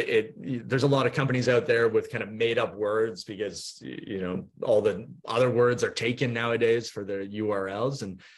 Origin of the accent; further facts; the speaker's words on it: Vancouver, British Columbia, Canada; now in Norfolk Island, Australia; for me growing up in Vancouver, or for most people, you're so accustomed to going to the supermarket